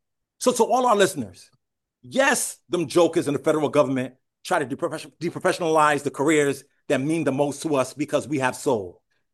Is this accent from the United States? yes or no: yes; New York City, New York, United States; I grew up in Brooklyn, in the Bronx, in New York City. We didn't have nothing.